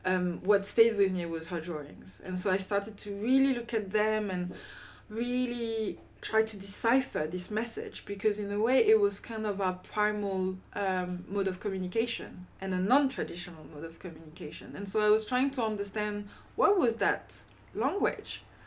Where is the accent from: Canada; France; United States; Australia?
France; I was raised in France.